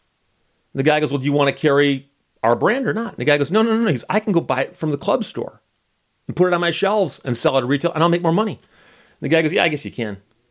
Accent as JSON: {"language": "English", "town": "Birmingham", "region": "Michigan", "country": "United States", "tie": "born or raised there", "said": "when I grew up in Birmingham, Michigan, there was the Birmingham Bike Shop."}